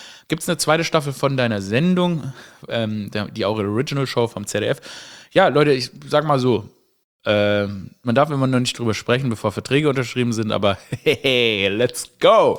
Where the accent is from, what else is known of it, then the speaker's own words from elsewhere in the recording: Stuttgart, Baden-Württemberg, Germany; ich bin ja in Stuttgart aufgewachsen